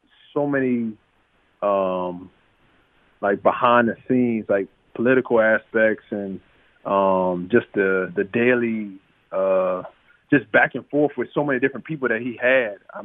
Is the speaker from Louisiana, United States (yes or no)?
yes; Baton Rouge, Louisiana, United States; So growing up in Baton Rouge, I mean, everybody know.